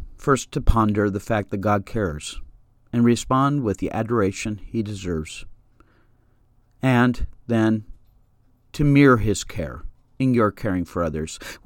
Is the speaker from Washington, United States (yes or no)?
yes; Seattle, Washington, United States; I grew up in Seattle, Washington, and there were a lot of slugs around in those days.